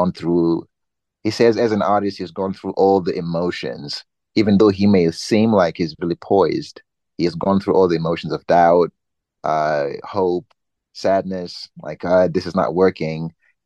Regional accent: Nyanga, Manicaland, Zimbabwe; I was born and raised in Nyanga. So it's in the eastern part of Zim. And I was born a preacher's kid.

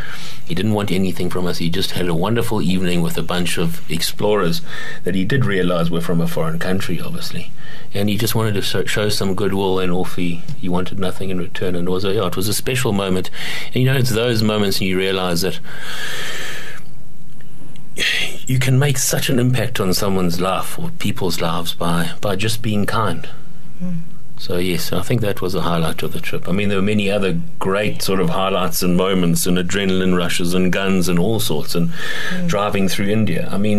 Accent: KwaZulu-Natal, South Africa; None of us are used to driving in the snow. We're from Zululand.

